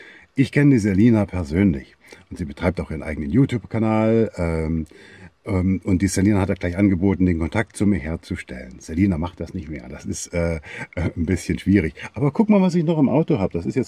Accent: Saxony-Anhalt, Germany; Ich komme aus Sachsen-Anhalt, bin in Sachsen teilweise aufgewachsen, habe dort lange gearbeitet.

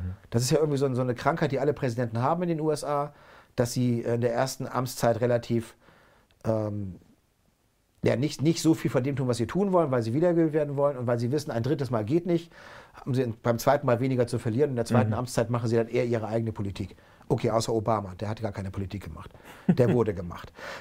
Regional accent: Northern Germany, Germany; Ich bin ja aus Norddeutschland, Hamburg-Kiel da oben.

